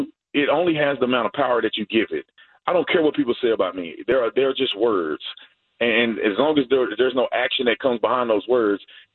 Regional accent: United States; I'm an American first, and I'm a child of God, and then everything else falls in line.

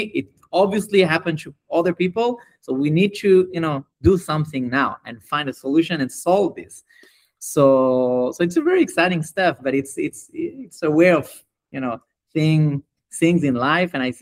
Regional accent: France; now in Israel; So first I grew up in France, and then I moved to Israel about 10 years ago.

